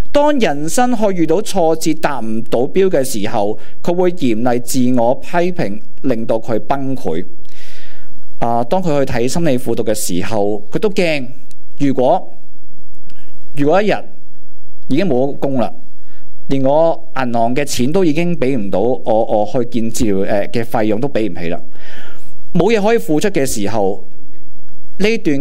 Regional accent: Hong Kong; 当然在我们由细在香港长大，生活都讲求什么条件式的接纳啦

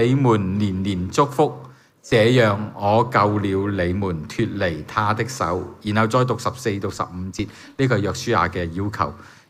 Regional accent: Hong Kong; 咁我哋香港人咧，其实我哋系好特别嘅，我哋呢一代

